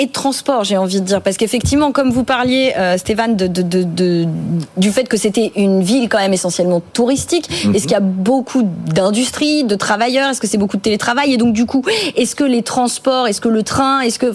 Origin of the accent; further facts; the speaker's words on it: Brittany, France; je suis breton.